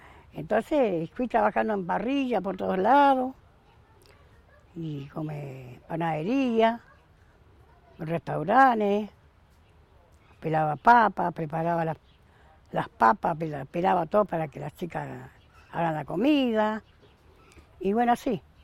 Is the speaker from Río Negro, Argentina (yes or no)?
no; Paraná, Entre Ríos, Argentina; Y yo vine acá de Paraná, vine y anduve por todos lados. Y con mi marido, vivíamos en Zárate, Campana, todos los barrios.